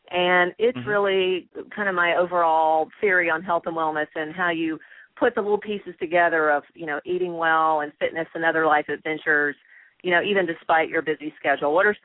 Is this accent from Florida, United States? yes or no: no; Tennessee, United States; Well, I'm a native Southerner, born and raised in Tennessee.